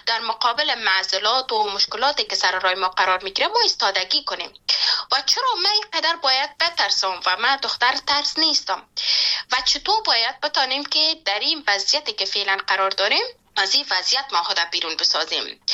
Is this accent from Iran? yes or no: no; Panjshir, Afghanistan; born there; با پنچیر برام و جایی که من زادگاهم است